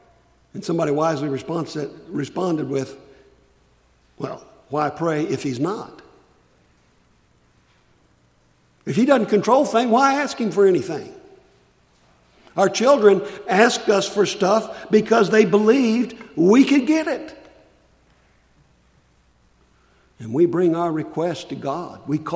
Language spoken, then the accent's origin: English; United States; As an American, I can go vote.